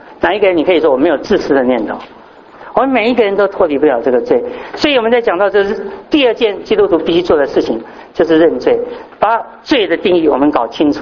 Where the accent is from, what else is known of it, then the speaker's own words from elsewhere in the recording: China; 在这个以色列人称他是这个税吏，我们中国人称他是汉奸